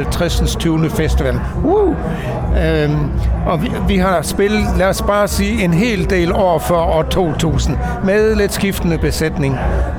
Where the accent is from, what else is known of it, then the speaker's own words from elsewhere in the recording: Tønder, Region of Southern Denmark, Denmark; jeg kommer fra Tønder og spiller i bandet